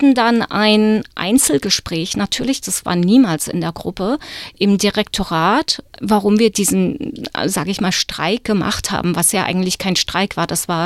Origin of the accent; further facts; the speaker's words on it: Teltow, Brandenburg, Germany; ich bin 66 in Potsdam geboren und dann aber in Teltow aufgewachsen